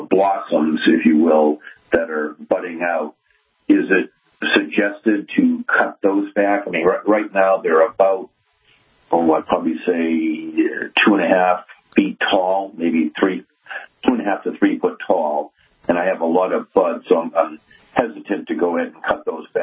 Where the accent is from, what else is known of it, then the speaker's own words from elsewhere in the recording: Scituate, Massachusetts, United States; I grew up in Scituate